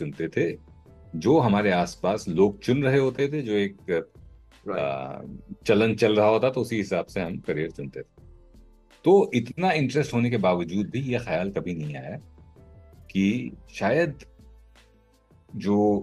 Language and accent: Hindi; Kanpur, Uttar Pradesh, India; मैं कानपुर में पला पड़ा हूँ और I am 80s and 90s child. I grew up in the 80s and 90s.